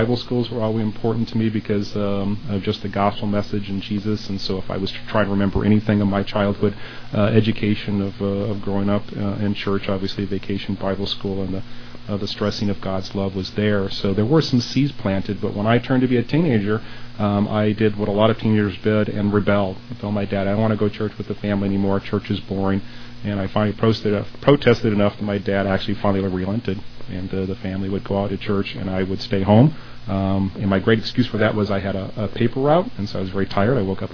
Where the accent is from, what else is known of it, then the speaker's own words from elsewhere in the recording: Monrovia, California, United States; I grew up in Monrovia, California, and I grew up in a Baptist household.